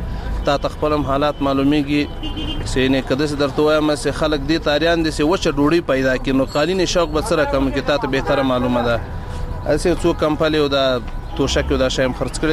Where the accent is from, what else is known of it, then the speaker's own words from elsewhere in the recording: Logar, Afghanistan; زه د لوګر ولایت اوسیدونکی یم.